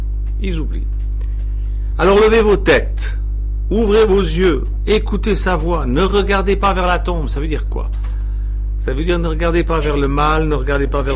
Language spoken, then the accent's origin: French; Switzerland; comme on dit chez nous en Suisse.